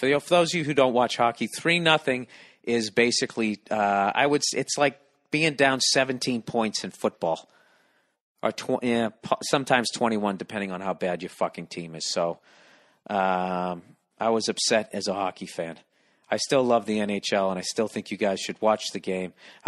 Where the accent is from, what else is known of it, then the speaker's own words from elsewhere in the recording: United States; you should have realized that I was from America, and I have a different fucking DVD system than you do.